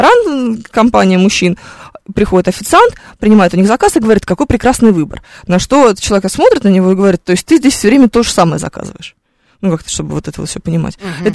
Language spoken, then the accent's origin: Russian; Minsk, Belarus; Я больше не могу видеть картошку, я же из Минска.